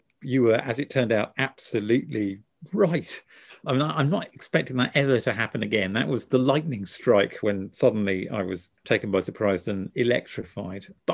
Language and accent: English; Cambridge, East of England, United Kingdom; I was born in what used to be Mill Road Maternity Hospital, about 100 yards from my latest cafe. So you could say I have made no progress at all escaping from Cambridge.